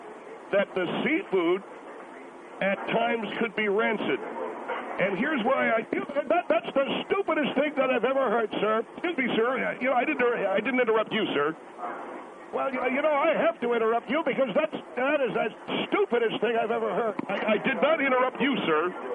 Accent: East Coast, United States; And, I like clams, and I've had them all my life. I come from the East Coast

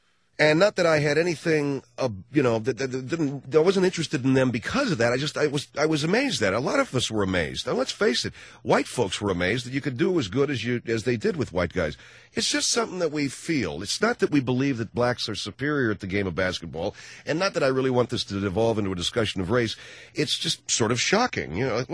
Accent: Los Angeles, California, United States; Because I grew up in Los Angeles. There's no other reason than that.

